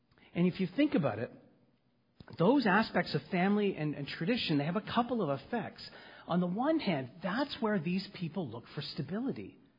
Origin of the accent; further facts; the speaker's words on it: Toronto, Ontario, Canada; I grew up in Scarborough